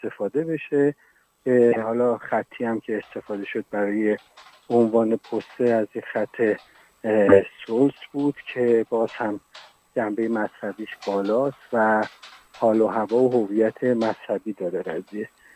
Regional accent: Hamadan, Iran; به حال من چون همدانی هستم و از ابتدا یعنی از دوران کودکی با اسم ایشون آشنا بودم

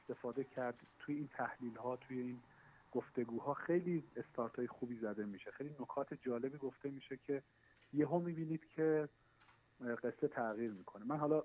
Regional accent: Khorasan, Iran; خود من که از خراسان اومدم اینجا

